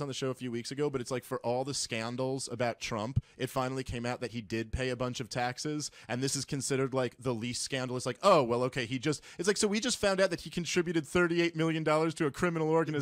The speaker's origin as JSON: {"language": "English", "town": "Brooklyn", "region": "New York", "country": "United States", "tie": "born or raised there", "said": "I grew up in Brooklyn, which is basically just considered white to be a Jewish kid"}